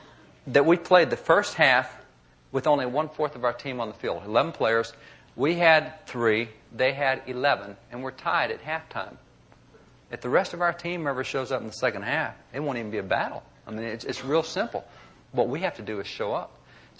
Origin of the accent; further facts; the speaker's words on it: Texas, United States; I'm from Texas. We just had the bill out.